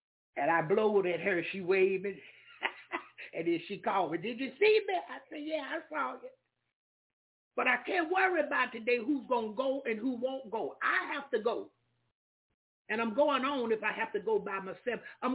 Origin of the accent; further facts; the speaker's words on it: the South, United States; I'm from the South. We believe in soul food.